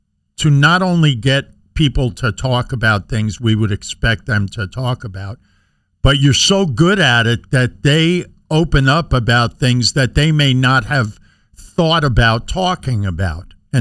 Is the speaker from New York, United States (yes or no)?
yes; New York, United States; because I grew up in New York and I know about WFAN, exactly.